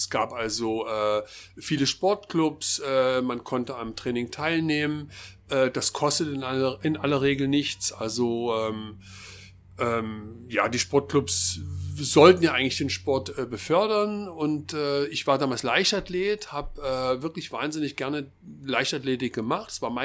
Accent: Radebeul, Saxony, Germany; born there; und so bin ich in Radebeul geboren worden, denn da gingen meine Eltern hin.

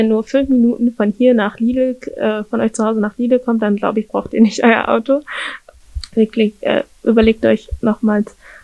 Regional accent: Cameroon; also ich komme aus Kamerun und das Essen ist da nur so, Fisch hat sehr viel, also mit Meeresfrüchten und Fleisch zu tun

